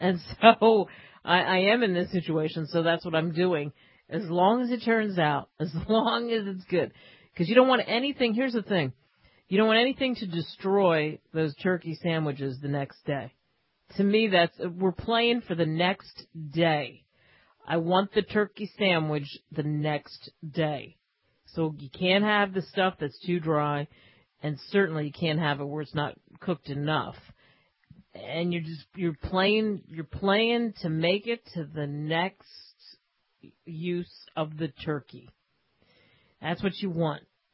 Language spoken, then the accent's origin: English; United States; every time I say, oh, I'm from New York or Jersey, people look at me like, well, you don't seem like you're from there.